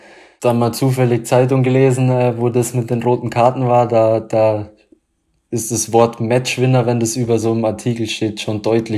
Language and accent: German; Munich, Bavaria, Germany; ich bin zur Schule in München gegangen. Von daher ist es einfach meine Geburtsstadt und für mich die schönste Stadt Deutschlands.